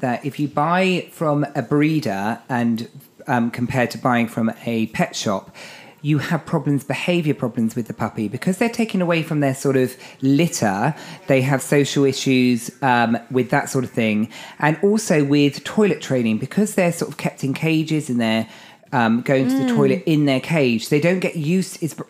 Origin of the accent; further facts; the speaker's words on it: United Kingdom; Being British, you suddenly feel a bit guilty going into these places